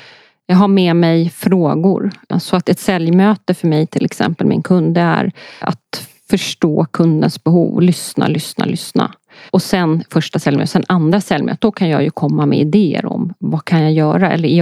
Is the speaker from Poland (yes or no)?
yes; Poland; Nej, jag är polack.